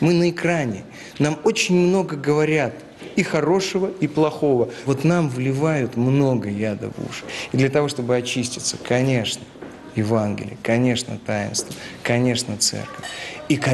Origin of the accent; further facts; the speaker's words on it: Penza, Penza Oblast, Russia; Я из Пензы.